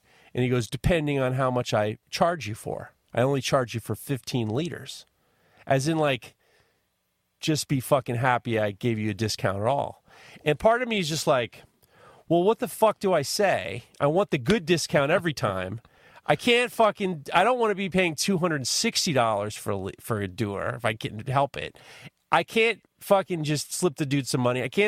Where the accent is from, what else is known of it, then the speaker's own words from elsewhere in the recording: New York, United States; I'm from New York and get some fucking wood.